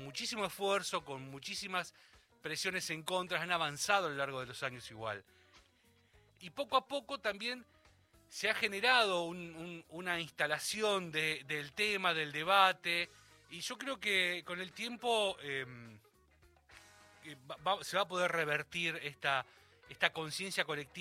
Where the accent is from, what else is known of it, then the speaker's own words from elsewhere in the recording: Bahía Blanca, Buenos Aires Province, Argentina; vamos a mi terruño, a Bahía Blanca